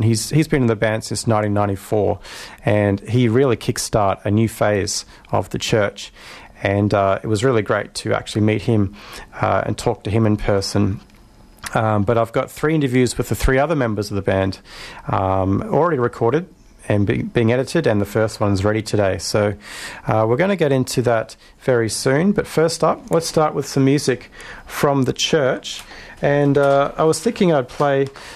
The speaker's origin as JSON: {"language": "English", "town": "Canberra", "region": "Australian Capital Territory", "country": "Australia", "tie": "born or raised there", "said": "came through my hometown of Canberra."}